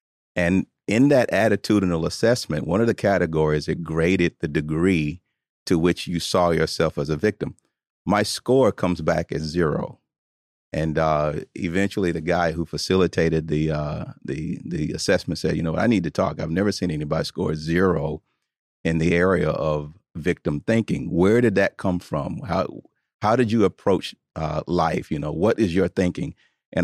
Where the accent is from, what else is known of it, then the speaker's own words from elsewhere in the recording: Tuscaloosa, Alabama, United States; I grew up in Tuscaloosa, Alabama, in the South.